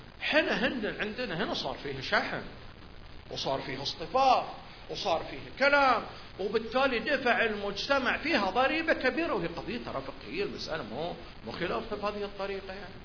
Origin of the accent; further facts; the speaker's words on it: Eastern Province, Saudi Arabia; بكل صراحة أنا حيل حساوي